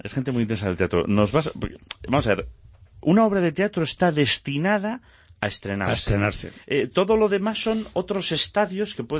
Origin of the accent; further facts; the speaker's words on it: Galicia, Spain; ya sabes cómo somos los gallegos.